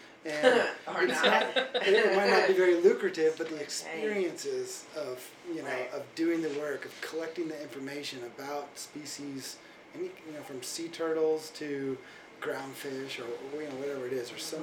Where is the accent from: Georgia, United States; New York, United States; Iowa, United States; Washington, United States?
Washington, United States; Seattle; Originally, I grew up in Seattle.